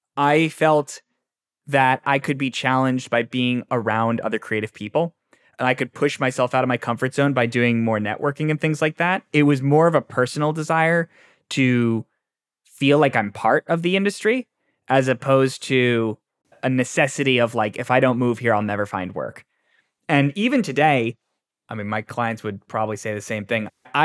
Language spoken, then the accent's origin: English; Connecticut, United States; Because in my hometown, I come from a nice, well-off suburb in Connecticut, and I get paid pretty well for piano lessons.